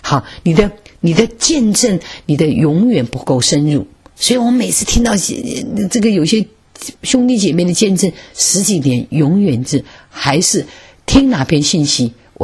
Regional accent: China; 有些人家有人看到我是中国人

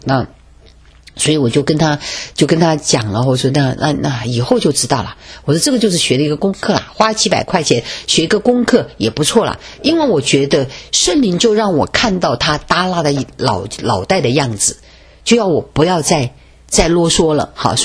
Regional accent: China; 因为我们中国人哈，那吃哈可是不得了的事情。

